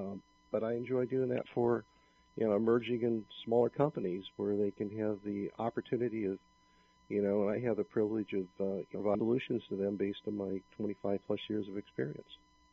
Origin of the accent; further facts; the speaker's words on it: Iowa, United States; We're a Midwesterner. I grew up in a successful family business in rural Iowa.